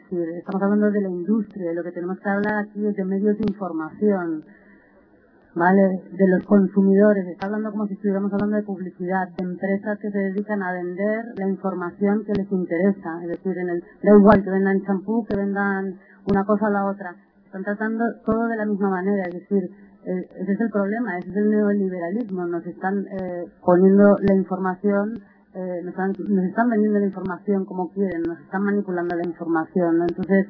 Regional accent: Argentina; porque soy argentina

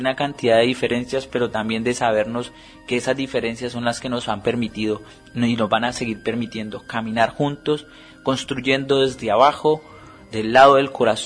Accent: Colombia; la solidaridad que también nosotros como colombianos estamos hoy planteando

